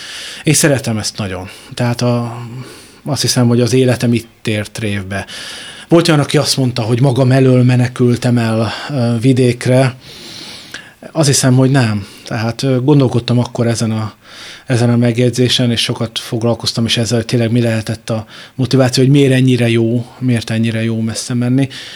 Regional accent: Szombathely, Vas, Hungary; Szombathelyen születtem, ott éltem, tehát nem kifejezetten kis településen

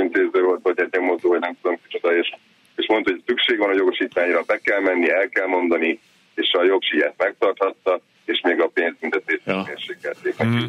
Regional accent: Nógrád, Hungary; Nógrád megyei vagyok, és jövök Budapest felé

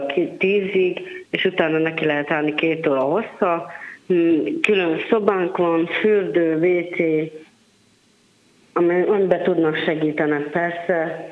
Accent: Szeged, Csongrád-Csanád, Hungary; also born or lived in Borsod; Hát én borsodi vagyok, de viszont Szegeden nőttem fel anyukámékkal

